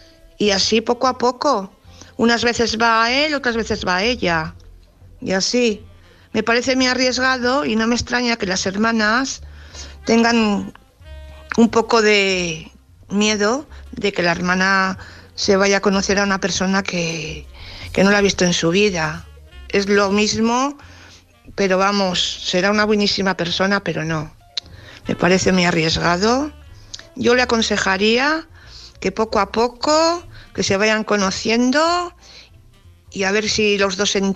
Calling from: Valladolid, Castile and León, Spain; de Valladolid.

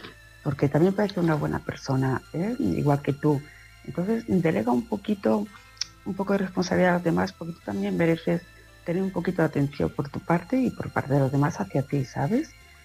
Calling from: Palma de Mallorca, Balearic Islands, Spain; de Palma de Mallorca.

